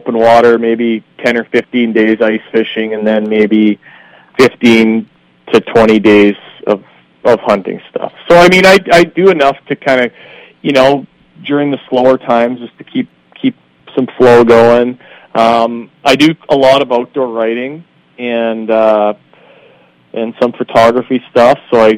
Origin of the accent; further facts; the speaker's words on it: Canada; So there's two other Canadian guys, Chris and Cordy Johnston, that fish.